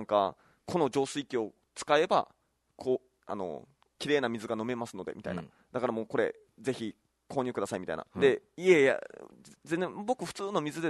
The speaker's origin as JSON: {"language": "Japanese", "region": "Okinawa", "country": "Japan", "tie": "born or raised there", "said": "沖縄育ちゃーでちょっと県外行っただけでしょ。"}